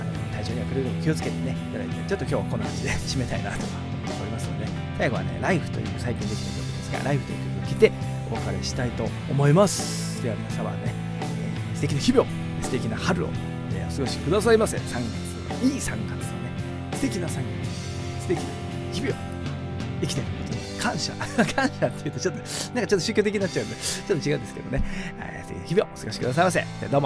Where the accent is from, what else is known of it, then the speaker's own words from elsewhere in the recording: Sendai, Miyagi, Japan; 私はね出身が宮城な、宮城っていうか生まれが宮城で、幼少期は宮城で仙台市にいたので、で仙台に住んでいたその、まあ、親戚の家も今仙台に全部あるんですけど